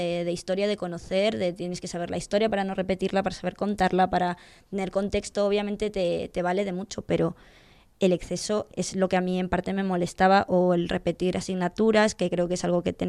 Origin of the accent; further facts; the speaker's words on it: A Coruña, Galicia, Spain; Yo me vine de Coruña a estar 6 meses o un año y me quedé.